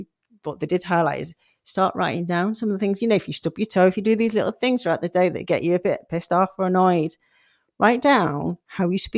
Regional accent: Sheffield, Yorkshire and the Humber, United Kingdom; I was growing up in Sheffield

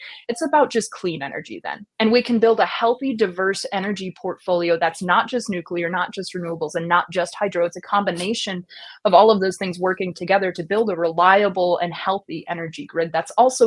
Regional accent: Wisconsin, United States; you're from the upper Midwest, I'm from Wisconsin, right?

